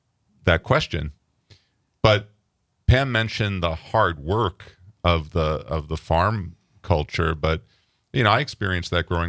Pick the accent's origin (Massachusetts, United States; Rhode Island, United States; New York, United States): New York, United States; Brooklyn; You know, I grew up in Brooklyn, New York, haven't been there for quite a while now